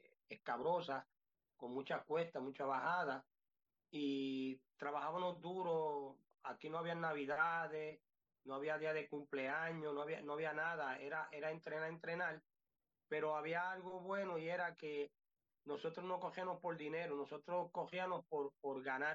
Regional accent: Villalba, Puerto Rico; En mi pueblo, en el pueblo de Villalba

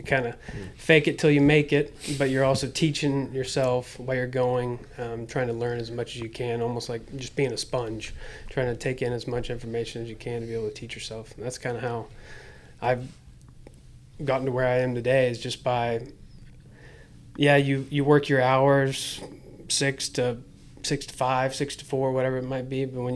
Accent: Oklahoma City, Oklahoma, United States; now in Dallas, United States; moved down here to Dallas. I'm originally from Oklahoma City.

